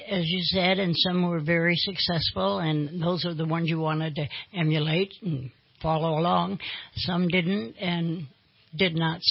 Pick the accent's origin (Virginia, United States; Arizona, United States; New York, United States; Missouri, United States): New York, United States; And I was raised in Western New York State